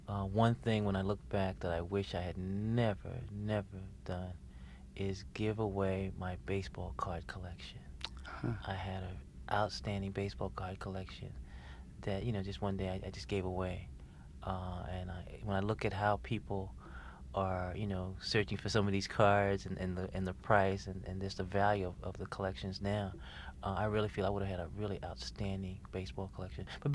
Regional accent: New York City, New York, United States; You know, when I grew up in the Bronx, I grew up in a Black and Puerto Rican neighborhood, but high school was spent in a predominantly Jewish and Italian high school.

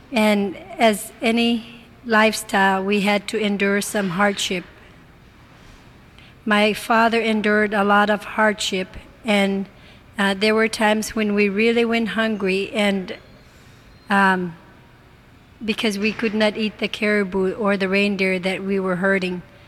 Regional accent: Nuvuk, Alaska, United States; I grew up in Nuvuk, and my father used to hunt to earn money in getting balines from the whales.

